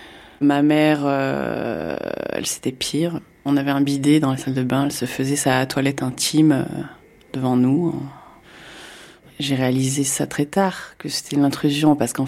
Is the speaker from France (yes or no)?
yes; Provence-Alpes-Côte d'Azur, France; je vis en Isère. J'ai 45 ans. J'ai grandi dans les Hautes-Alpes, dans un milieu montagnard.